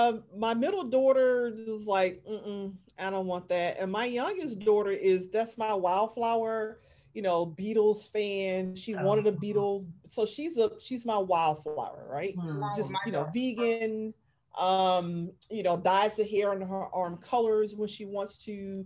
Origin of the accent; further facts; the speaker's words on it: Alabama, United States; Yeah. And when I joined the military, because I said I was from Alabama, people look down upon you as if you're stupid.